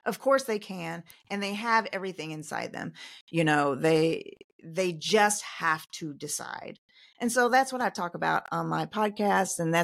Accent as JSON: {"language": "English", "town": "Louisville", "region": "Kentucky", "country": "United States", "tie": "born or raised there", "said": "I'm a Kentucky girl. I live in Louisville, Kentucky. I've lived here my whole life."}